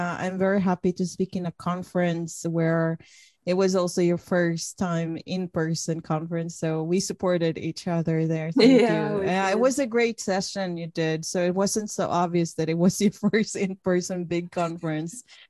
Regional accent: Sweden; So I'm the one from Sweden.

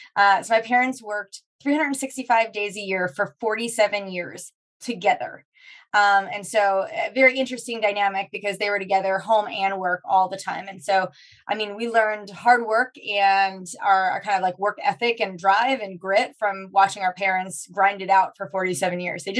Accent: Long Island, New York, United States; So my family and I, we grew up on Long Island, met my husband who's from Queens, brought him to Long Island.

